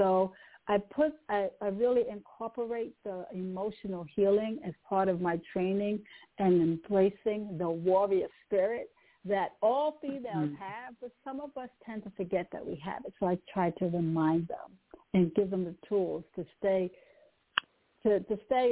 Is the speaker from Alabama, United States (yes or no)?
no; New York City, New York, United States; moved away as an adult; now in Atlanta, United States; I'm based out of Atlanta, Georgia, but I was originally reared in New York City. So I escaped from New York about 30 years ago.